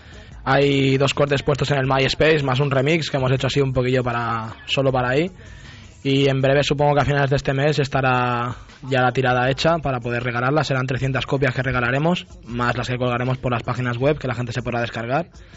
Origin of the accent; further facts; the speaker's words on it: Corbera de Llobregat, Catalonia, Spain; yo soy de Corbera del Llobregat, que soy el que más lejos está